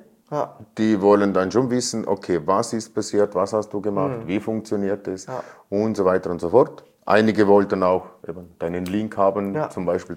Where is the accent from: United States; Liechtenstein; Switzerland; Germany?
Liechtenstein; Ich komme aus Liechtenstein.